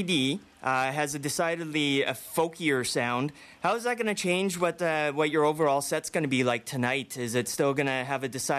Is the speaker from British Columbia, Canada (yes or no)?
yes; Victoria, British Columbia, Canada; I'm originally from Victoria